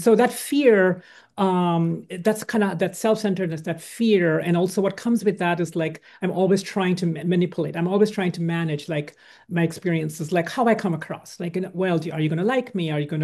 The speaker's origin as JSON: {"language": "English", "country": "India", "tie": "born or raised there", "said": "I grew up in India. And I was born in India and raised in India. And I grew up in a family where there was no alcohol, no drugs"}